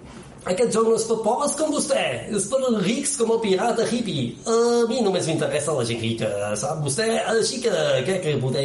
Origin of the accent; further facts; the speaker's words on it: Santa Margarida i els Monjos, Catalonia, Spain; Bé, d'aquí, d'aquí la vora, de Santa Margarida i els mongos.